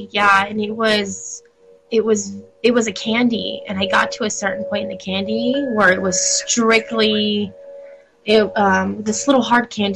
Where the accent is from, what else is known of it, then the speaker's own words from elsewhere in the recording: San Diego, California, United States; And it's a secret little market here in my hometown of San Diego.